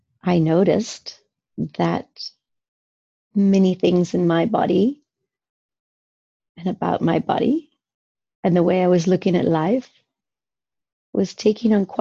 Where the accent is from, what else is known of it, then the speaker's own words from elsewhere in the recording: Midwest, United States; now in Amsterdam, Netherlands; I spent the first quarter of my lifetime in the States, growing up in Midwestern suburbia. And I've spent the second quarter of my life in Amsterdam, the Netherlands.